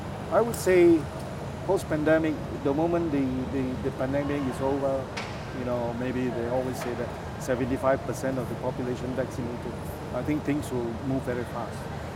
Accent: Penang, Malaysia; partly because I come from Penang, we are very good, we're very tight with our money.

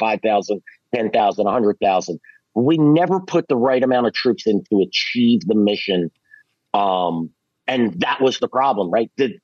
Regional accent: Philadelphia, Pennsylvania, United States; The airport isn't like in my hometown of city of Philadelphia, where the airport's 5, 6, 8 miles outside of the city, sort of in a remote area.

